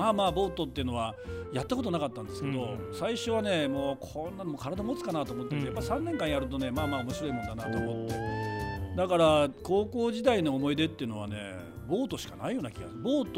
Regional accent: Toga, Toyama, Japan; born there; 私はね、とにかく南砺市の一番山奥の戸賀村っていうところに生まれまして。

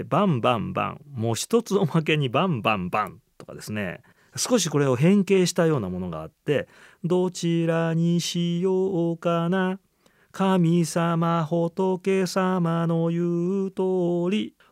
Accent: Nara, Japan; 私のふるさと奈良ではね、

